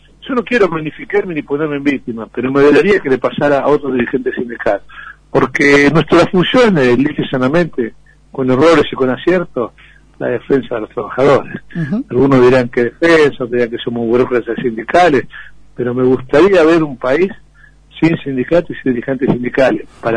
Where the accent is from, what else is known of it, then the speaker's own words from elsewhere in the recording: Lanús, Buenos Aires Province, Argentina; yo vivo en Lanús, me crié en Lanús, mi hijo cuando vino a Santiago del Estero vino a vivir a Lanús, me eduqué en Lanús, me enamoré en Lanús, me casé en Lanús, mi mamá todavía vive en Lanús, y bueno, sigo viviendo en Lanús.